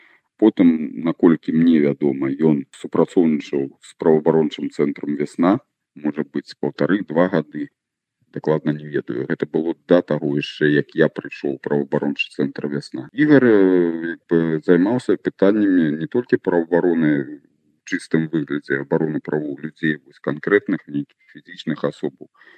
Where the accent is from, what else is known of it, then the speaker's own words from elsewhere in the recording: Barysaw, Minsk Region, Belarus; я з Борисова так само